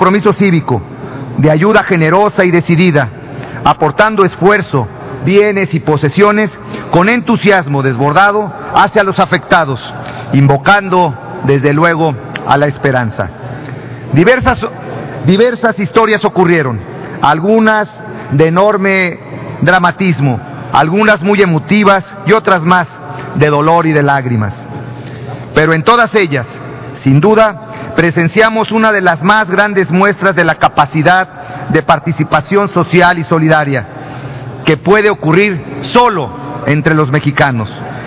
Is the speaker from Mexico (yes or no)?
yes; Mexico; eso nos identifica como mexicanos solidarios y comprometidos con el país